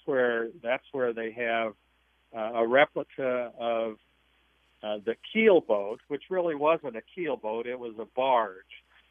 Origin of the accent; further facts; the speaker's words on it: North Platte, Nebraska, United States; I grew up in Nebraska in North Platte on the Platte River